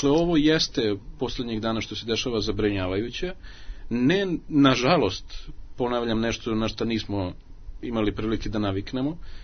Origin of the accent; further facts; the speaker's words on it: Belgrade, Serbia; u Beogradu, koji moram da naglasim, je i kao moj rodni grad meni uvek dragi i omiljeni